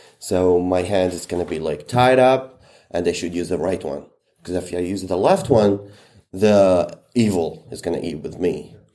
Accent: Kairouan, Kairouan Governorate, Tunisia; English is a second language; So I was born and raised in Qayrawan, which is the fourth Islamic capital in the world. Also, I grew up in a very conservative community and very gated family.

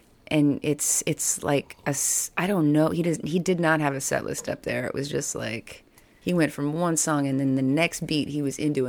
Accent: San Jose, California, United States; I'm from San Jose.

